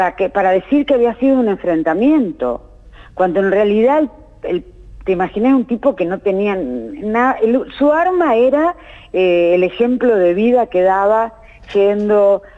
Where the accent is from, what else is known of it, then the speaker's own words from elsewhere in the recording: Firmat, Santa Fe, Argentina; Yo soy santafesina, soy de Firmat, un pueblo que queda a 100 kilómetros de Rosario